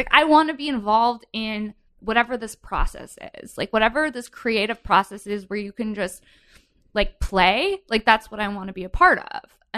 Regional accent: Encino, California, United States; I am from the San Fernando Valley, 818.

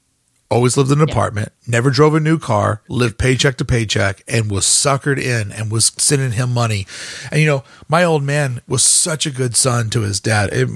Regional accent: the South, United States; And you and I grew up in the South during TV evangelism's like peak.

